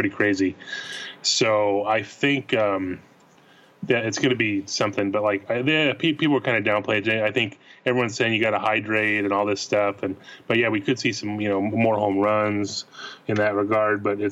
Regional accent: Texas, United States; I'm from Texas. It's going to be hot for everybody. We're all used to it.

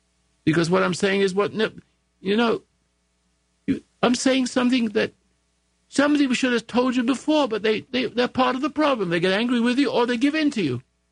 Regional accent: England, United Kingdom; now in United States; I'm an Englishman. I became American.

